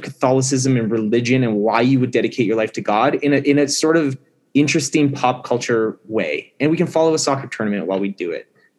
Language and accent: English; Canada; I'm in the US right now. I'm in New Mexico right now filming, but my fiance is Canadian and I'm Canadian. And so we moved back during the pandemic. We're in Mississauga.